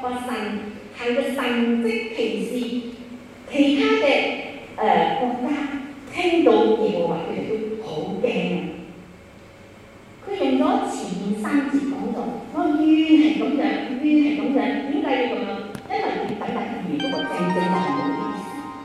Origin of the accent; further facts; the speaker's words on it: Malaysia; 我喺馬來西亞長大嘅，喺嗰度長大。